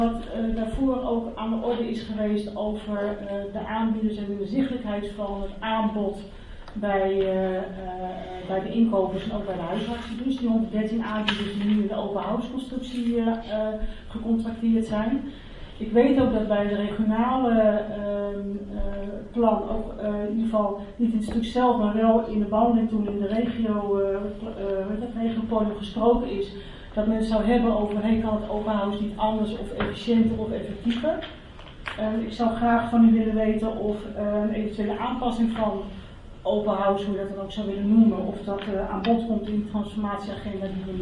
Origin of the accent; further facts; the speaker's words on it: Friesland, Netherlands; Ik ben Fries, dus.